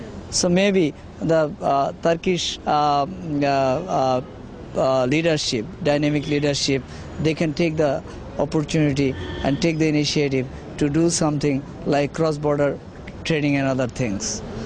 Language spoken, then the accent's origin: English; Bangladesh; I'm from Bangladesh.